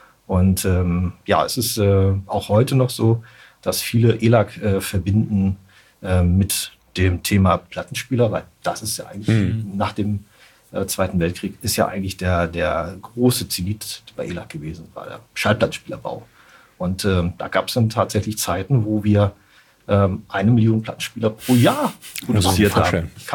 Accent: Kiel, Schleswig-Holstein, Germany; Ich bin tatsächlich, ja. Ich bin Kieler, geboren in Kiel

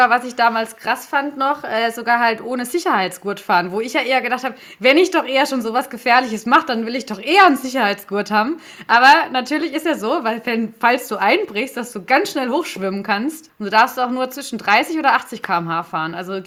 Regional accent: Adelsheim, Baden-Württemberg, Germany; born or raised there; also born or lived in Stuttgart

